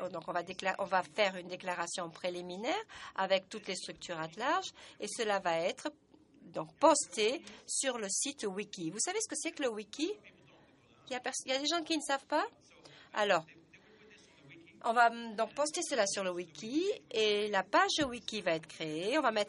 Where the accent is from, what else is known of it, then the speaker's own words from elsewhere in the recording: Tanzania; Je viens de Tanzanie.